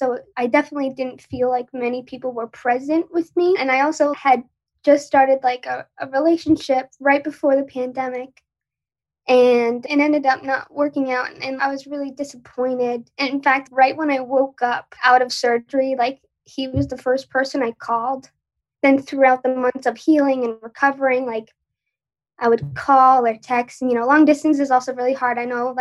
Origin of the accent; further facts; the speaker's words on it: Long Island, New York, United States; So I'm from New York, Long Island. I don't know if anyone else is from there.